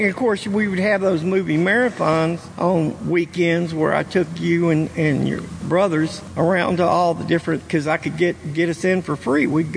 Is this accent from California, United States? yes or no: no; Texas, United States; I mean, I'm from the Gulf Coast of Texas.